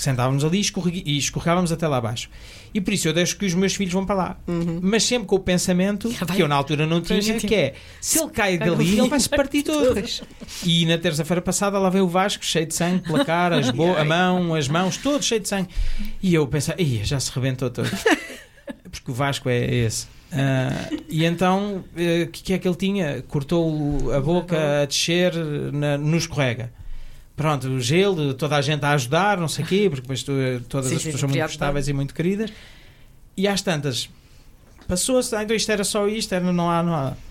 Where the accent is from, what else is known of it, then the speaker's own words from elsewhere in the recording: Lisbon, Portugal; Eu lembro-me, eu cresci no Alto Santo Amaro, aqui perto